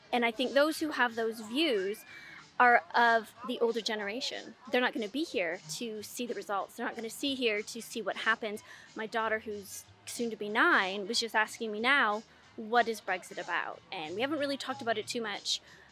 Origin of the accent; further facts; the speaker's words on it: Quebec, Canada; now in United Kingdom; as a Canadian who's living in the UK at the moment, growing up, I can remember being about 8 or 9 in Quebec